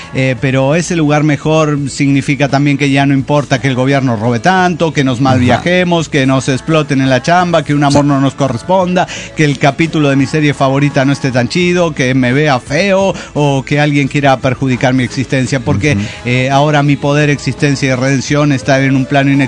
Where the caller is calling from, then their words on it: Guadalajara, Jalisco, Mexico; Hola, ¿cómo están? Soy el desmejorado de Guadalajara.